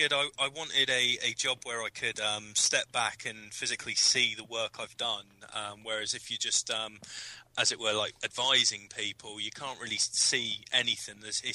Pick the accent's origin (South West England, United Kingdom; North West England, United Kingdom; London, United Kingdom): South West England, United Kingdom; Bournemouth; I'm from Bournemouth, and I'm doing plumbing for Train for Trade Skills.